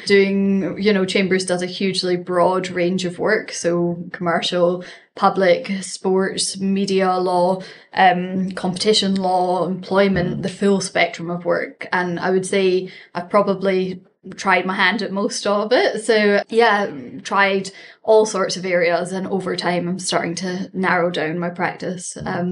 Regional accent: Glasgow, Scotland, United Kingdom; now in London, United Kingdom; I grew up in Glasgow. That's not boring. Glasgow's great. But I did law at Glasgow and then went on to do more law and a master's degree and then came to London and became a lawyer.

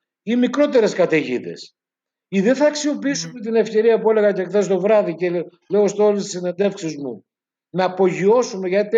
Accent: Greece; Ως Έλληνες, και αυτό το είδαμε στην έρευνα που ανέφερα, σκεφτόμαστε και ως μεσογειακός λαός πολύ συγκινησιακά

